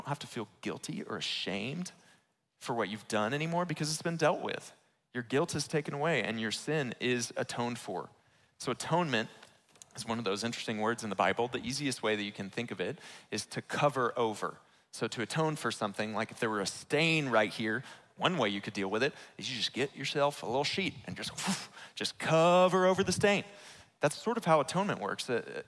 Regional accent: Baytown, Texas, United States; My parents, I grew up in Baytown, Texas.

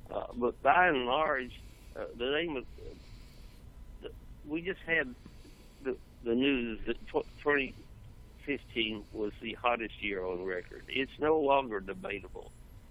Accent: Chattanooga, Tennessee, United States; Electric heat is what cleaned up my hometown of Chattanooga because we were burning coal in the furnaces.

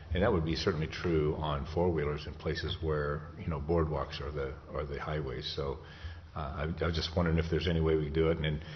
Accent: Nenana, Alaska, United States; I know in my hometown, Nenana, they have a vehicle there

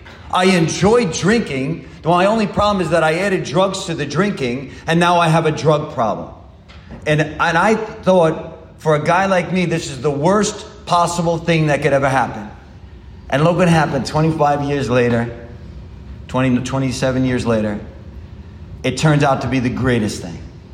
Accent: New York, United States; Like, I'm from New York.

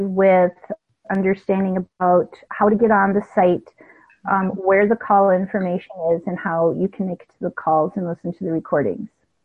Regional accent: Minneapolis, Minnesota, United States; I'm old enough, even though I grew up in Minneapolis, we had little doctor's office like every couple of blocks or so.

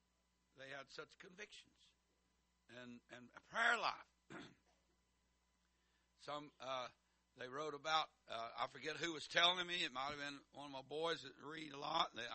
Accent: United States; And I love America. I am an American.

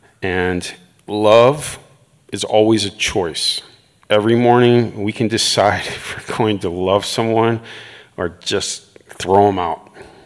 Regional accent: United States; And as an American, I will say my culture has plenty of sin.

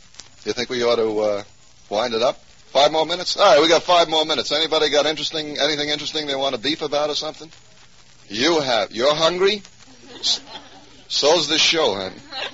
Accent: Rochester, New York, United States; My hometown.

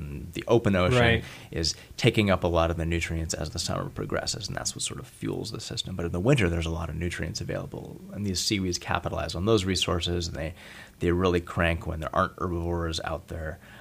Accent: Petersburg, Alaska, United States; You know, I grew up in Petersburg, and turning over rocks and trying to figure out what was there.

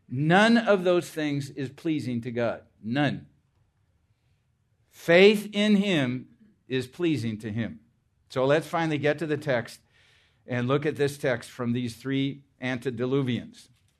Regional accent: Iowa, United States; Now, it wouldn't be bad because I'm from Iowa. There's something called Iowa Nice.

